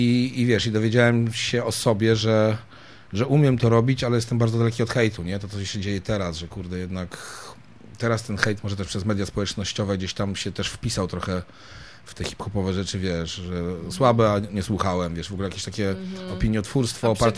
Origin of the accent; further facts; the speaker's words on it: Warsaw, Masovian Voivodeship, Poland; my tu warszawiacy, wiesz